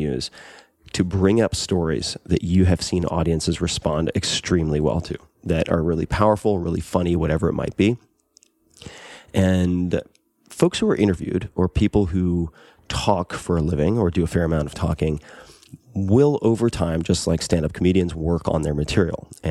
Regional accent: Long Island, New York, United States; I curse. I'm from Long Island.

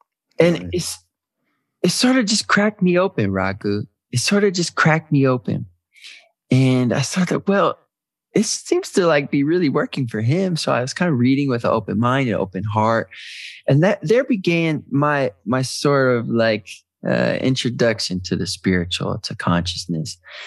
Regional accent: Detroit, Michigan, United States; I met a rapper in Detroit. I'm from Detroit.

